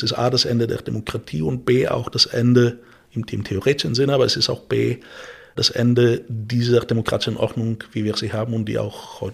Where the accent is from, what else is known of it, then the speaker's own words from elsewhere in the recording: Bulgaria; German is a second language; Wenn ich an meine Jugend zurückdenke in Bulgarien, in den Ruinen des Postsozialismus